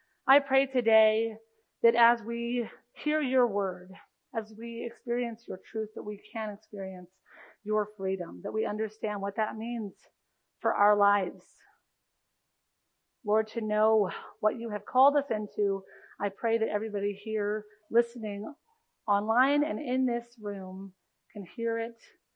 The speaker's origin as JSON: {"language": "English", "country": "United States", "tie": "born or raised there", "said": "I grew up here in America, and when you grow up here in America"}